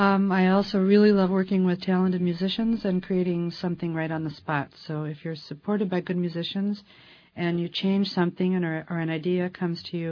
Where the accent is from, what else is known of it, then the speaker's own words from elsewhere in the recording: Chicago, Illinois, United States; I grew up in Chicago, Illinois.